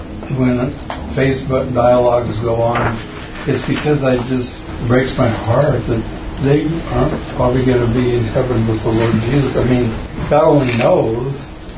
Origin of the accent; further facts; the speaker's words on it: Boulder, Colorado, United States; Yeah. I was going to say I came from Boulder